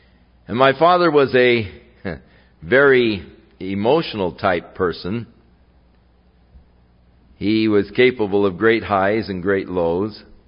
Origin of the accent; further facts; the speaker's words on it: Ventura, California, United States; My father, for years, was a sales engineer for the Southern Counties Gas Company when we were growing up in Ventura.